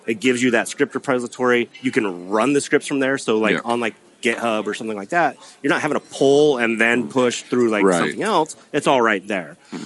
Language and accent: English; Utah, United States; I'm from Utah. Take it easy.